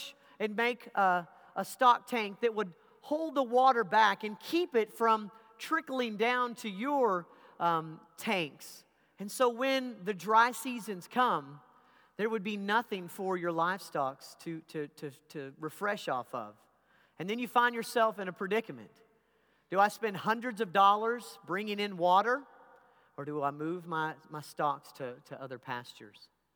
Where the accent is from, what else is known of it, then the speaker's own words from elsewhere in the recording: Abilene, Texas, United States; as a child and a young youth as I was growing up in West Texas in Abilene. My grandfather was a rancher and had hundreds of heads of cattle.